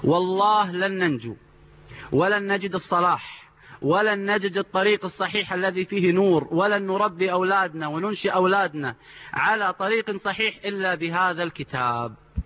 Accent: Kuwait; أفتخر بأني أنا كويتي

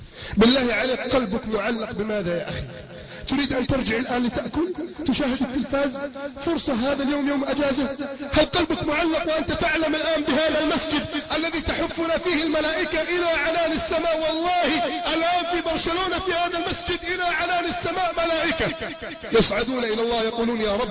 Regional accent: Cairo, Cairo Governorate, Egypt; يحكي لي أحد المشايخ في ميدان التحرير عندنا في القاهرة،

